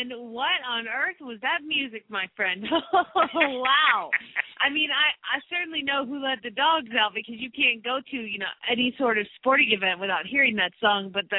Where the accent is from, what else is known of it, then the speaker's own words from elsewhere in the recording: Phoenix, Arizona, United States; from Phoenix, Arizona